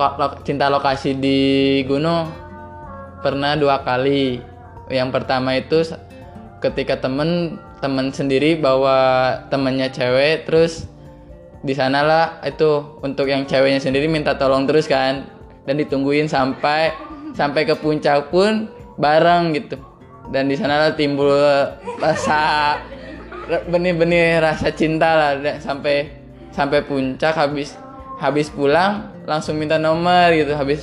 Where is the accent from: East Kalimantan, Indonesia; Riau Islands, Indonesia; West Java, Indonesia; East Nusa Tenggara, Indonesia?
West Java, Indonesia; Tasikmalaya; soalnya kan jauh juga dia orang Tegal, sedangkan aku orang Tasik katanya gitu.